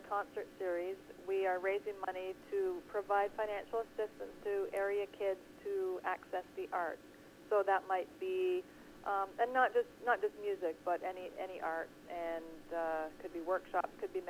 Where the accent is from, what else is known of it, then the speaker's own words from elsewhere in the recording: Canada; being a Canadian artist, I just think it's important. We have spectacular artists in this country.